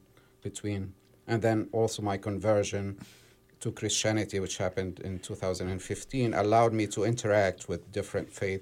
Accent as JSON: {"language": "English", "country": "Nigeria", "tie": "born there", "also_born_or_lived": "Lebanon", "said": "I was born in Nigeria. My parents were both Lebanese"}